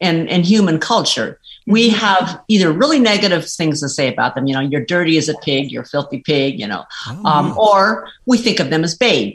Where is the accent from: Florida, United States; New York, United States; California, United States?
California, United States; San Diego; I grew up in San Diego.